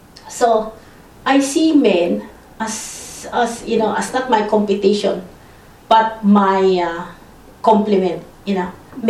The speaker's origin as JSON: {"language": "English", "country": "Philippines", "tie": "born or raised there", "lives_now": "Australia", "said": "Well, growing up in the Philippines, when I came here, I was shocked that women here"}